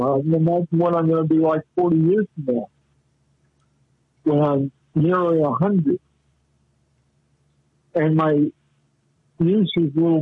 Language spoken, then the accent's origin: English; Muncie, Indiana, United States; my hometown of Muncie, Indiana, had two newspapers.